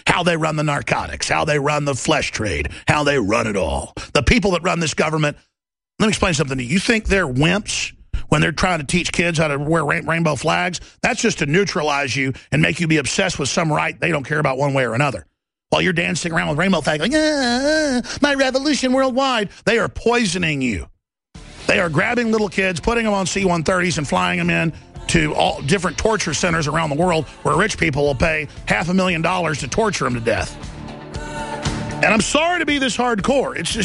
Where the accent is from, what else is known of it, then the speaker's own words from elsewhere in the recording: Dallas, Texas, United States; My dad used to explain to me growing up in Dallas, watching the savings and loans crisis and the rest of it.